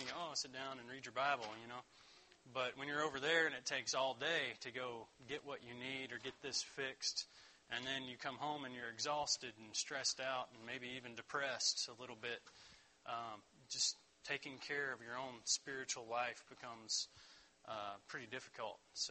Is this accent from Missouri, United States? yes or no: no; West Virginia, United States; born there; I was born in West Virginia.